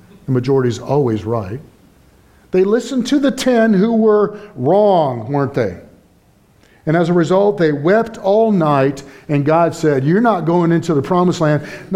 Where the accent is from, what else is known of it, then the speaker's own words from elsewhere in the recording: Indiana, United States; I'm from Indiana, one of those northern guys, right? I'm not a Yankee.